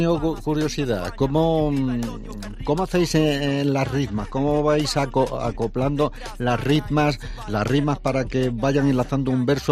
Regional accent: Andalusia, Spain; accent: Andalusian; nuestro acento, nuestro idioma, el andaluz, casa muy bien

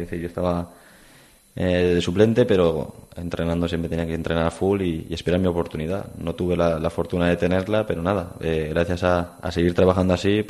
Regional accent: Elche, Valencian Community, Spain; Sobre todo por mi tierra, por Elche, bastante gente me decía eso.

